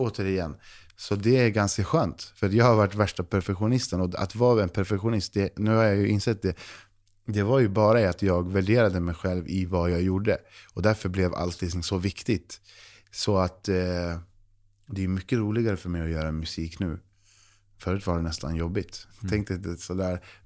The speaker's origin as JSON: {"language": "Swedish", "country": "Chile", "said": "sen jag kommer från Chile"}